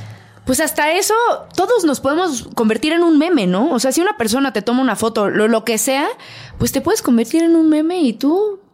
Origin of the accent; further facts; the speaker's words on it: Mexico; Ahorita como mexicanos, no sé si te ha pasado, pero cualquier evento, cualquier cosa, cualquier noticia que pasa en nuestro país y ya es objeto de meme